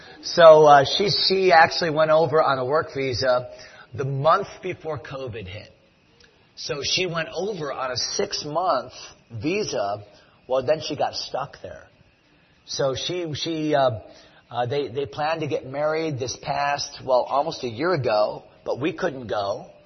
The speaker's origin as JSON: {"language": "English", "region": "Connecticut", "country": "United States", "also_born_or_lived": "Pittsburgh, United States", "lives_now": "Fredericksburg, United States", "said": "I'm from Connecticut, so we started a church years ago in Connecticut, and I pastored there for 5 years."}